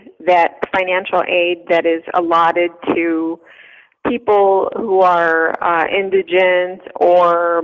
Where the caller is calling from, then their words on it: Topeka, Kansas, United States; Currently, I'm calling from Topeka, Kansas.